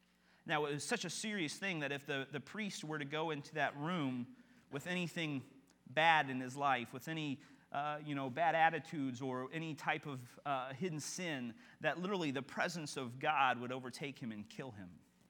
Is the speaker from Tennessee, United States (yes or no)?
no; Kentucky, United States; if you read too much into my accent, you probably just thought I said manatee, like the animal in the ocean. I did not say manatee, I said humanity. Got to keep up with me. I'm from Kentucky.